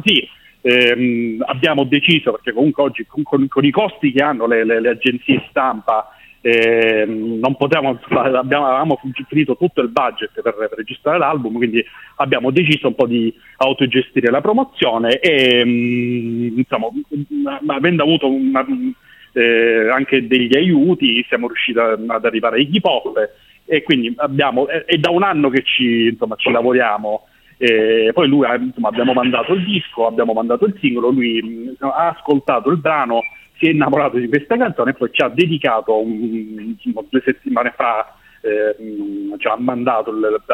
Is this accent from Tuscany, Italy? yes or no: no; Ragusa, Sicily, Italy; noi non siamo di Palermo, volevo chiarire questa cosa